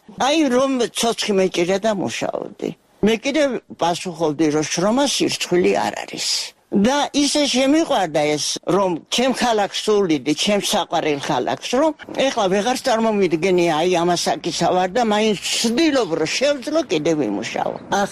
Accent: Kakheti, Georgia; მიყვარს ჩემი ქალაქი ძალიან. აქ დავიბადე, აქ გავიზარდე, აქ მოღვაწეობდი თავიდანვე.

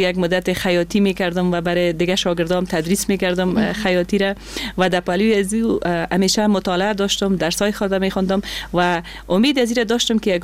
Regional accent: Afghanistan; خب در افغانستان با تاسف زن بودن مشکلات خود داره، با وجود از اینکه ما در خانواده روشن فکر چانس آوردیم که در خانواده روشن فکر به دنیا آمدیم

